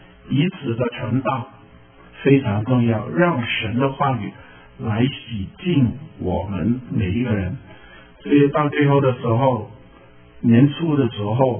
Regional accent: Hong Kong; Chinese is a second language; 有一种的男子啊，我们香港人叫的烧鸡

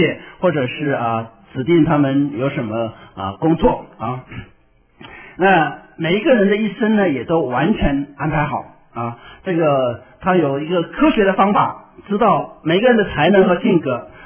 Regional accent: Yueyang, Hunan, China; 我的家乡岳阳那个地方啊，都有不少的教会

